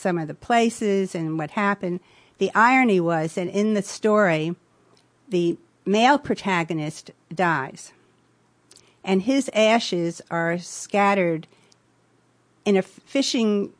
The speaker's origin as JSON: {"language": "English", "region": "New Jersey", "country": "United States", "tie": "born or raised there", "also_born_or_lived": "Woodstock, New York", "moved": "as an adult", "lives_now": "Sarasota, United States", "said": "Well, I was born in New Jersey, and I guess I could say I was raised there."}